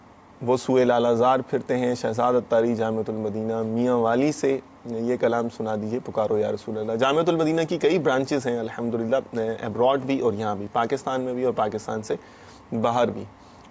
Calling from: Pampore, Jammu and Kashmir, India; میں پامپور کشمیر سے ہوں.

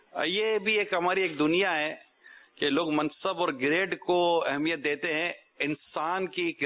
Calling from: Karachi, Sindh, Pakistan; جی ہم کراچی سے بول رہے ہیں

